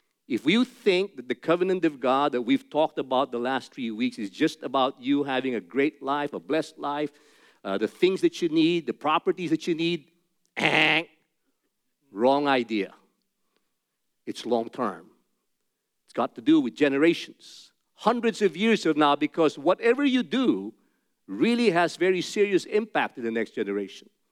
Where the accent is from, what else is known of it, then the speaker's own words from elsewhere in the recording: Manila, Metro Manila, Philippines; Many of you know that I'm from the Philippines, and I grew up in Manila.